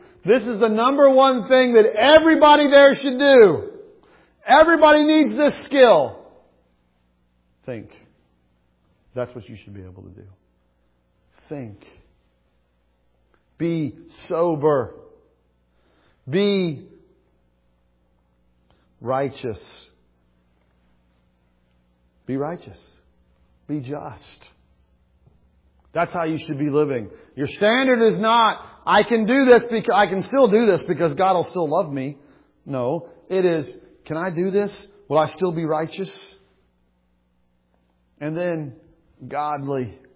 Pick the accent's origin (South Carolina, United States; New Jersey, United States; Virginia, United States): South Carolina, United States; also born or lived in Indiana; When I was in the second grade, we moved from Indiana to South Carolina between first and second grade.